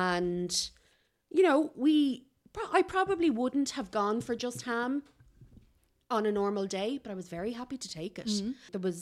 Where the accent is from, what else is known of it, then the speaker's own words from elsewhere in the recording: Leinster, Ireland; I'm from Kildare